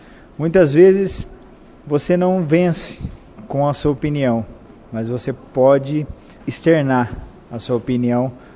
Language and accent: Portuguese; Cornélio Procópio, Paraná, Brazil; now in Bandeirantes, Brazil; Não sou natural de Bandeirantes, vim de Cornélio Procópio, mas como ele, aprendi a amar essa cidade que eu moro